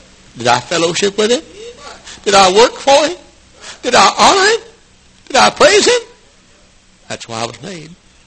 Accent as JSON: {"language": "English", "town": "Dallas", "region": "Texas", "country": "United States", "tie": "born or raised there", "said": "And maybe run for office there in my hometown of Dallas."}